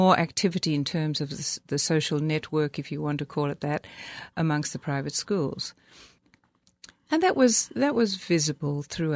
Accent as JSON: {"language": "English", "town": "Sydney", "region": "New South Wales", "country": "Australia", "tie": "born or raised there", "said": "I grew up in Sydney, Australia, and of course that's part of the Commonwealth."}